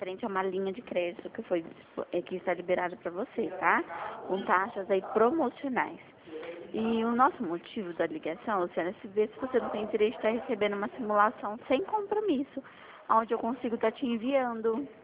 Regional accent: Bebedouro, São Paulo, Brazil; nós somos aqui de Bebedouro também, viu?

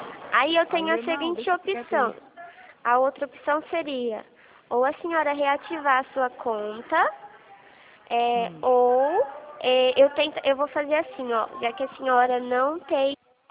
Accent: São Paulo, Brazil; eu sou do interior de São Paulo, eu não sou de Barreiras

